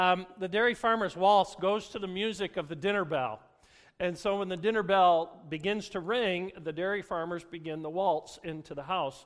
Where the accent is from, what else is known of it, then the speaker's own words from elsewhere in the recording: Saginaw, Michigan, United States; I was raised in Saginaw, Michigan, and went to high school there, and then moved and actually graduated from Sanford Meridian High School over closer to Midland.